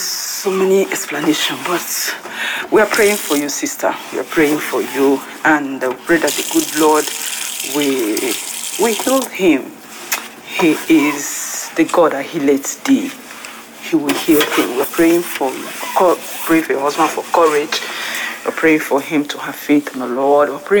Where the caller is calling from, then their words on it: France; I'm calling in from France